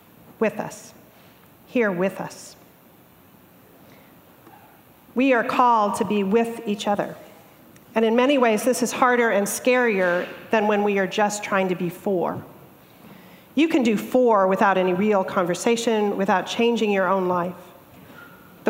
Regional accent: Phoenix, Arizona, United States; I'm a girl from Phoenix, Arizona. Things built in the 1920s are old.

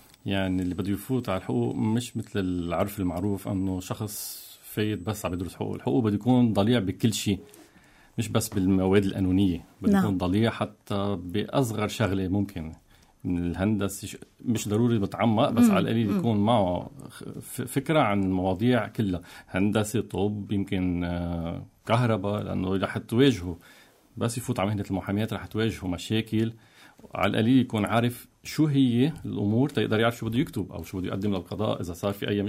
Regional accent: Beirut, Beirut Governorate, Lebanon; نفوسنا إحنا من دبل. أنا لا، خلقت بيروت وربيت ببيروت، بس من بعد ما صارت التحرير صرنا نقدر نطلع ونرجع.

